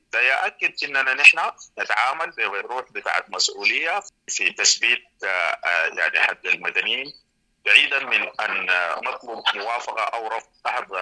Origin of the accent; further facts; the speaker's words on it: Sudan; نحن سودانيين